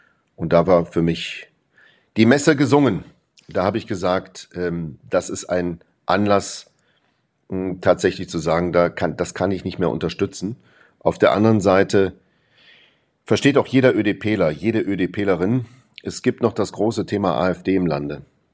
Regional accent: Saarland, Germany; Ich liebe das Saarland. Ich bin dankbar, dass ich so viel hier bekommen habe.

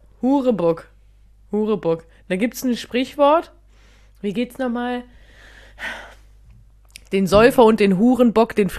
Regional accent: Baden-Württemberg, Germany; das ist so eine richtige Beleidigung, die man ernst meint als Schwabe.

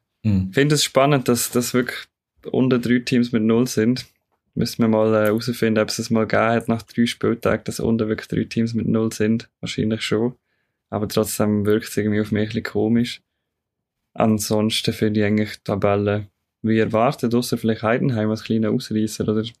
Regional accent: Switzerland

